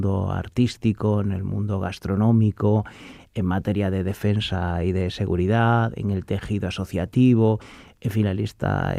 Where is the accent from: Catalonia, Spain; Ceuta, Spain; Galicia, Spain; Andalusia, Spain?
Andalusia, Spain; Cádiz; yo soy andaluz de origen, soy de Cádiz